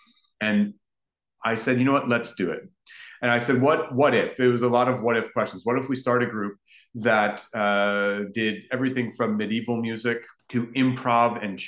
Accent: New York, United States; I'm originally from New York, and a lot of my early childhood experiences were in the vocal ensemble world.

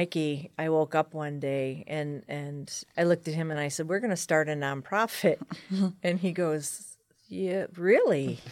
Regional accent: Toledo, Ohio, United States; So I grew up in Toledo, East Sider. Went to Wade High School. Graduated in 1980.

